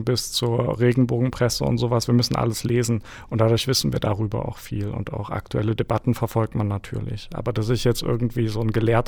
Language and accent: German; Bavaria, Germany; Und sonst bin ich bei München groß geworden